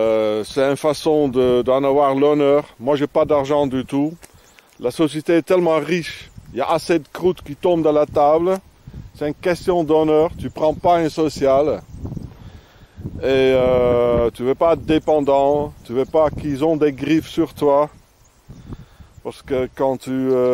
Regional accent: Carcassonne, Occitanie, France; Je viens de Carcassonne.

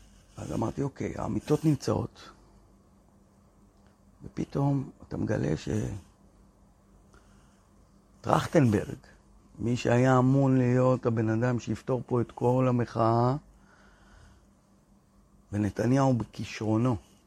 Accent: Bat Yam, Tel Aviv District, Israel; רות בבת ים, עיר הולדתי.

